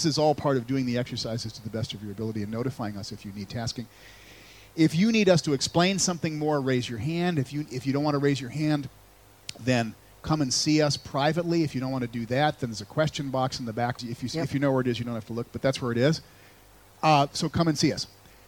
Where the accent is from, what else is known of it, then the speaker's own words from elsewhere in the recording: United States; And I admit that I don't speak English. I'm an American.